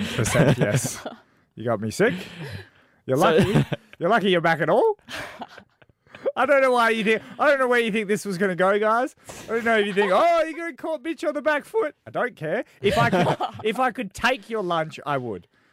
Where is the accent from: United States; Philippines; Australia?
Australia; Darwin, Northern Territory; also born or lived in Perth; because I was born in Perth to the age of 4, and then straight to the age of 4. They were like, quick, catch up. And we drove to Darwin to live in Darwin.